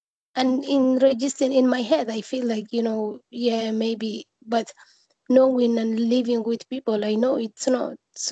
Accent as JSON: {"language": "English", "town": "Mogadishu", "region": "Banaadir", "country": "Somalia", "tie": "born or raised there", "said": "So, for example, when we were a little girl and we were in Somalia growing up in Mogadishu"}